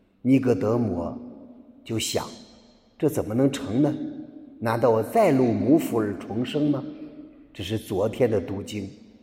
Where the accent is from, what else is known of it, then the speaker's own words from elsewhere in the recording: China; 啊，我们中国人很多人老百姓相信轮回，因为这一生没有活好，希望来生能活得更加精彩。